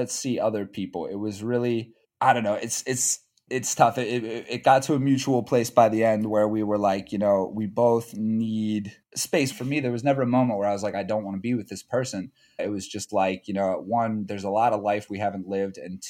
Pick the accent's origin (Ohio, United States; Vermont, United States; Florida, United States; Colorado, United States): Ohio, United States; Columbus; So we're both from Columbus, Ohio, Columbus area. We went to different high schools, but we basically from the same place.